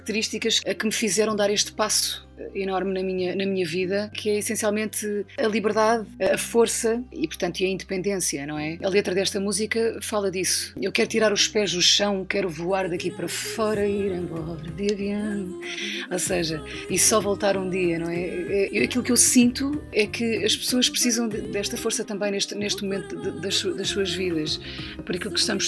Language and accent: Portuguese; Santarém, Portugal; born there; e por isso é que eu nasci no Ribatejo